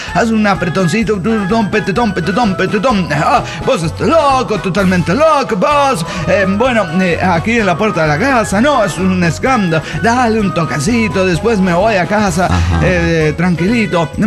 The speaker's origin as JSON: {"language": "Spanish", "region": "Tarija", "country": "Bolivia", "said": "Soy el Rosonero de Guadalquivir, Tarija"}